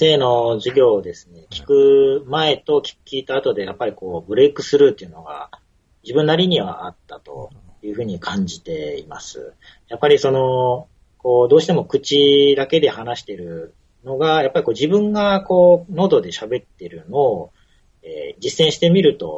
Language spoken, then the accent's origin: Japanese; Kyushu, Japan; 九州の出身ですので、やはり、まあ、そういう意味では、日本人の中でも少しこうアドバンテージのある、まあ、ところに住んでいたのかなということを今、思っています。